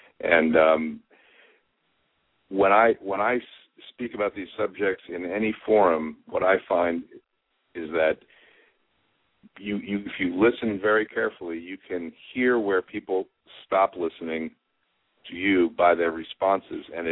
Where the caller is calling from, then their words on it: Richmond, Virginia, United States; Richmond, Virginia.